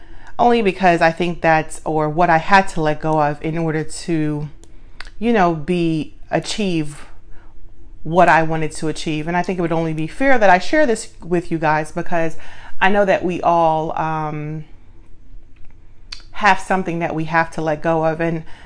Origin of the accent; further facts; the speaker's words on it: Brooklyn, New York, United States; also born or lived in Guyana; when I came to Brooklyn from Guyana as a little girl, I had to watch my mother let go of the home she had all her life to pack one suitcase with four kids to come to Brooklyn.